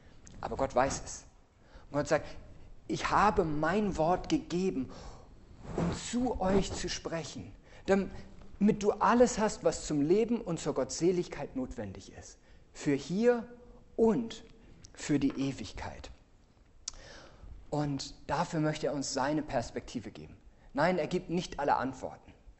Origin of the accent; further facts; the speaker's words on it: Northern Germany, Germany; Denn ich bin mir sicher, ihr seid nicht hier, um irgendwelche komischen Norddeutschen zu hören